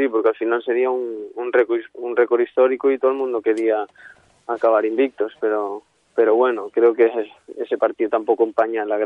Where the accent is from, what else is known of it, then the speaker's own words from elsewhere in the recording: Salceda de Caselas, Galicia, Spain; Sí, en mi pueblo donde nací yo.